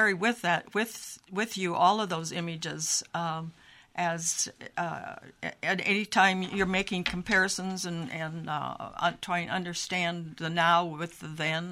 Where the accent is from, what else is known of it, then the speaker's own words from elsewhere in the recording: Moline, Illinois, United States; And, of course, I am from Moline originally.